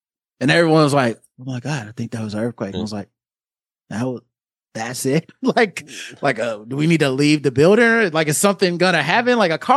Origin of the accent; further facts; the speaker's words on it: Charlotte, North Carolina, United States; I'm from Charlotte.